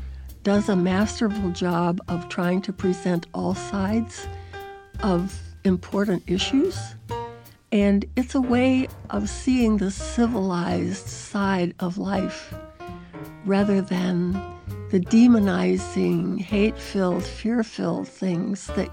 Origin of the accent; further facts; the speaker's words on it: Galesburg, Illinois, United States; from Galesburg, Illinois.